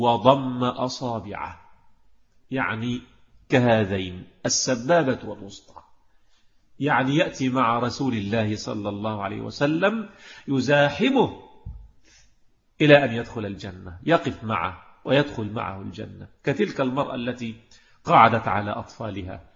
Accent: Egypt; لما تولى الإمارة عندنا في مصر

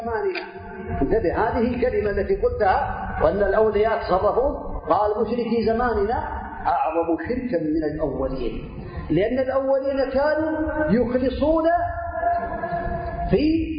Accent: Saudi Arabia; لا أظنه يكون عندنا في المملكة العربية السعودية

